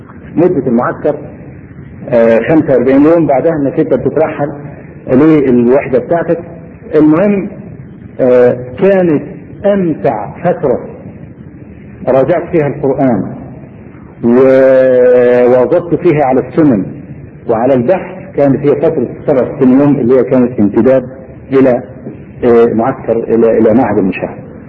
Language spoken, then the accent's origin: Arabic; Egypt; وبعدين قال من مصر اللي رفع قبل كده ما رفعش ايده؟ فرفعتي